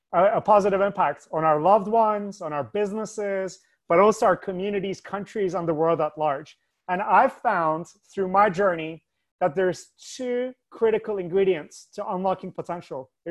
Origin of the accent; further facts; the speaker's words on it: Scotland, United Kingdom; also born or lived in Turkey; now in United States; So I'm originally from Turkey. I grew up in Scotland, and then I had the incredible opportunity to study here in the US, both undergraduate and graduate school.